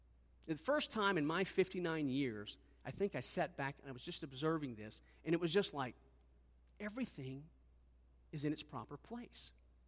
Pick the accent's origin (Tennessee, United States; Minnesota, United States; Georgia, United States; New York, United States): Tennessee, United States; Nashville; also born or lived in Colorado Springs, United States; now in Zeeland, United States; I live in Zeeland, Michigan. I was raised in Nashville, Tennessee, lived a big chunk of my life in Colorado Springs, Colorado, and then I moved to Zeeland.